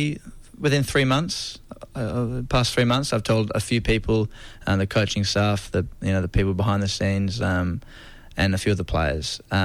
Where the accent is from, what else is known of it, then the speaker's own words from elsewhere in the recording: Hobart, Tasmania, Australia; back in my home town in Hobart, with South Hobart